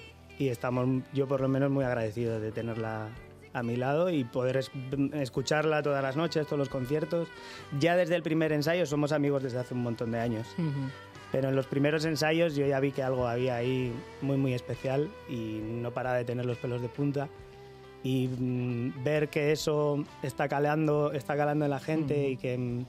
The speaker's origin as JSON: {"language": "Spanish", "town": "Bilbao", "region": "Basque Country", "country": "Spain", "moved": "yes", "lives_now": "Madrid, Spain", "said": "Yo soy de Bilbao, pero no del barrio, sino de Bilbao."}